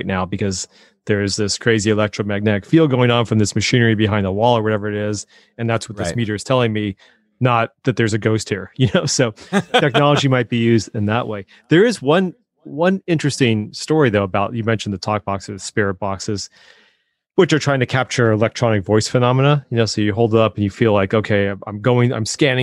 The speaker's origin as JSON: {"language": "English", "region": "Colorado", "country": "United States", "tie": "born or raised there", "said": "I've done the ghost tour there, and I grew up in Colorado actually. So, always liked that place."}